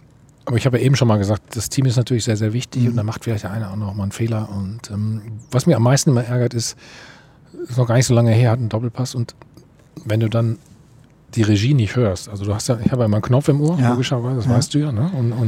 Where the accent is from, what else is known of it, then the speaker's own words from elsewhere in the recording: Bad Salzuflen, North Rhine-Westphalia, Germany; ich komme nun mal da aus Bad Salzuflen, das ist 20 Kilometer von Bielefeld.